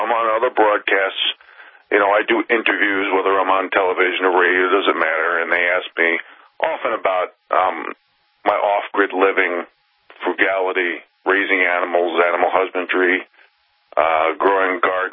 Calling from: Montana, United States; And I'm jealous because I'm talking live from Montana.

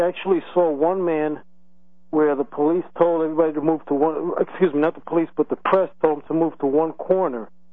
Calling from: Colorado Springs, Colorado, United States; I'm calling you from Colorado Springs.

